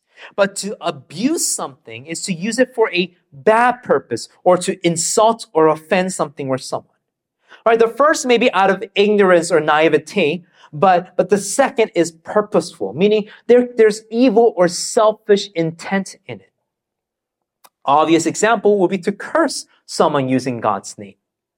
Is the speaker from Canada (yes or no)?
yes; Canada; When I was growing up in Canada, one of the concepts that I just couldn't understand was this whole crossing of fingers, right?